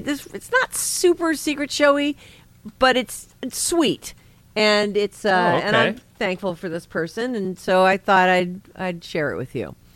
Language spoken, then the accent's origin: English; Cloverdale, United States; I've been meaning to for a while now, because I grew up in Cloverdale.